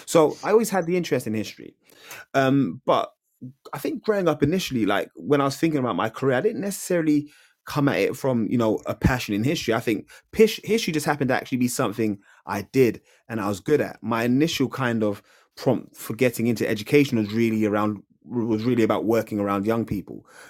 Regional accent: Nigeria; growing up, being Nigerian

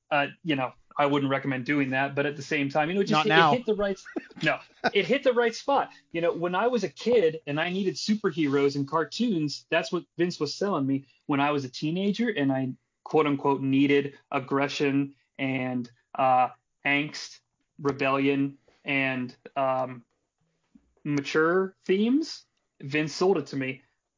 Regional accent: Ohio, United States; back in the day you had to go and physically get the cable box, at least where I grew up in Ohio.

